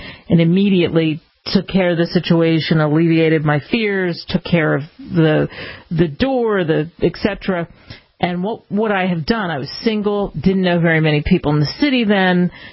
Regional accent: Cherry Hill, New Jersey, United States; Growing up in New Jersey in a place called Cherry Hill, just a stone's throw over the bridge from Philadelphia

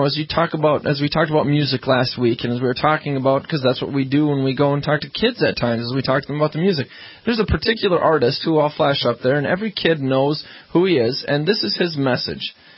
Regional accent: Scotland, United Kingdom; I'm Scottish.

